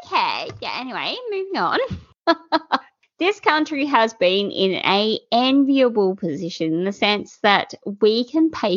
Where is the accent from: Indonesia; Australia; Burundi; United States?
Australia; So I feel very privileged as an Australian to be able to sit here and know full well that if anything happens to me, I'm okay.